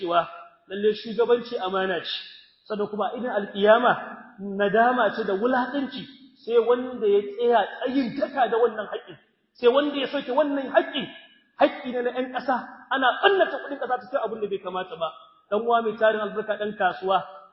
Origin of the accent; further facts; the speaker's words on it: Niger; بلدنا النيجر